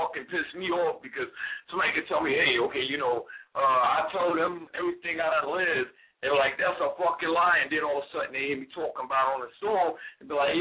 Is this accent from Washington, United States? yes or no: no; Monroe, North Carolina, United States; A lot of people say I sound like I'm from up north. I'm originally from Monroe, North Carolina.